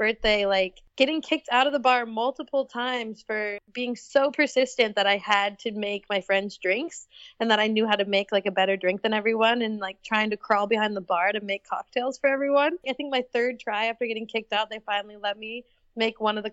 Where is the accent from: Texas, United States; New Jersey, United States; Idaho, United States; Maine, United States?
Idaho, United States; Sun Valley; growing up in Idaho and just in this like pretty humble upbringing and in Sun Valley